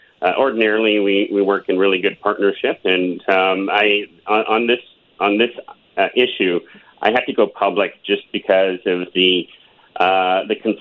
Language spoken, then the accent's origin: English; British Columbia, Canada; I think First Nations are very grateful for the opportunity to receive the vaccine, and as well as other British Columbians